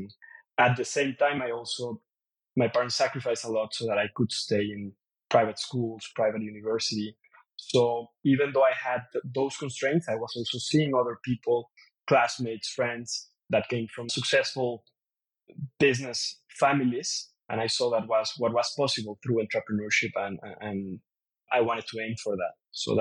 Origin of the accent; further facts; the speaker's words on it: Guadalajara, Jalisco, Mexico; I was born and raised, as you said, here in Guadalajara, in a middle-class family in Mexico.